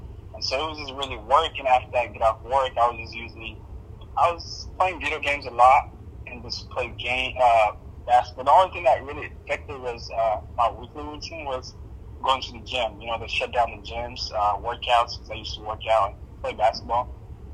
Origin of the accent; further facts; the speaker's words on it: Somalia; also born or lived in Texas; now in Minnesota, United States; I'm from Somalia, and well, I lived in Texas for 12 years. I just moved down to Minnesota last summer. So I'm just came from Texas last summer, last summer.